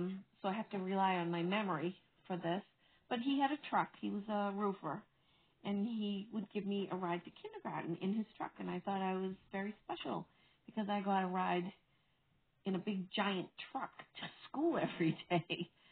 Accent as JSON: {"language": "English", "town": "Boston", "region": "Massachusetts", "country": "United States", "tie": "born or raised there", "said": "I grew up in Brighton, and as I said, it's a part of Boston."}